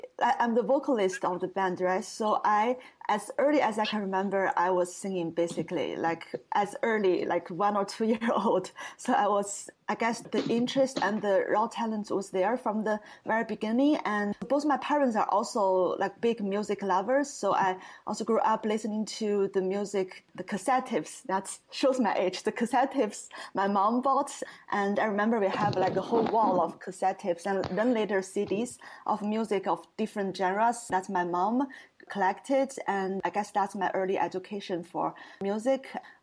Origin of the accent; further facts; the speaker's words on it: Canada; first language Mandarin Chinese; English is a second language; It is in Mandarin Chinese, which is my mother tongue. I'm Chinese Canadian.